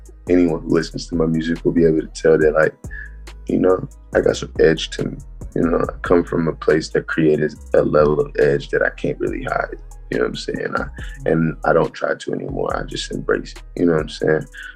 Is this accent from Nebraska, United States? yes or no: no; St. Louis, Missouri, United States; I'm from St. Louis, Missouri.